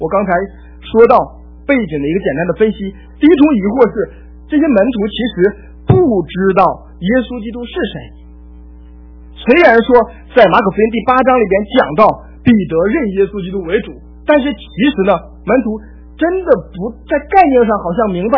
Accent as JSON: {"language": "Chinese", "country": "China", "said": "特别像我们中国人的中华复兴的观念。"}